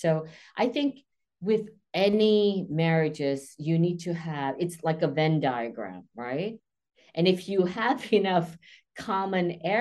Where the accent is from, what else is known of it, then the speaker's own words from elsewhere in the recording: New York, United States; considering I'm a New Yorker, I'm not that neurotic